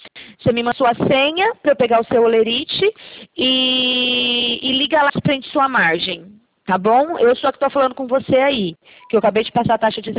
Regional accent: Barueri, São Paulo, Brazil; Eu sou de São Paulo, Barueri.

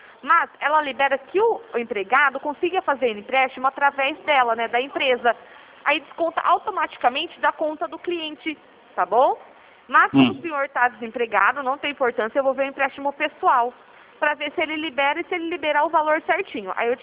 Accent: Piracicaba, São Paulo, Brazil; Eu sou aqui de Piracicaba, interior de São Paulo.

